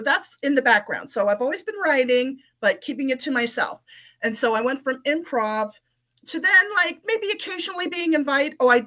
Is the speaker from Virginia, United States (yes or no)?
yes; Virginia, United States; moved away as an adult; I'm a transplant from Northern Virginia.